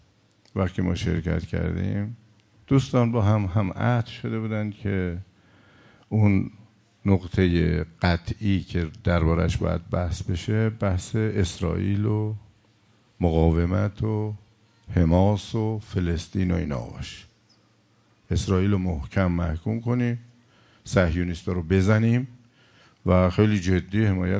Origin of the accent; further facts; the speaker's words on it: Iran; moved away; حدود 30 سال پیش که رفتیم اون طرف کانادا و آمریکا، وقتی میپرسید که Where are you from؟ آقا جون شما بچه کجایی؟ ما میگفتیم ایران.